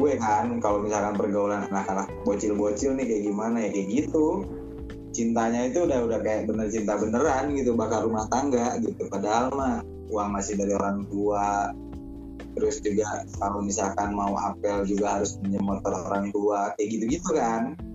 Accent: Bandung, West Java, Indonesia; apalagi di kota gue kan, disebutnya metropolitan lah ya, udah jadi metropolitan lah ya, di Bandung.

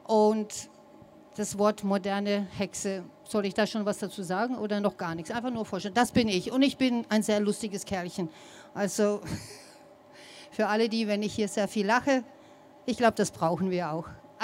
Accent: United States; Wir fragen lieber nicht, wo der Name herkommt, sonst werde ich angegriffen, weil ich komme aus den Staaten.

